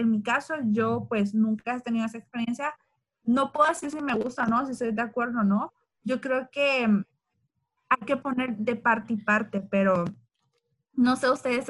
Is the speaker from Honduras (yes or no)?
yes; Honduras; nosotros somos de Honduras. Y ahorita en Honduras estamos pasando pues por una cuarentena